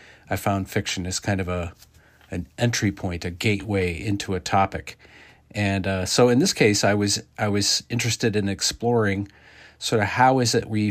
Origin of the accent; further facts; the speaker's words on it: Midwest, United States; She also grew up in the Midwest. I grew up in the Midwest.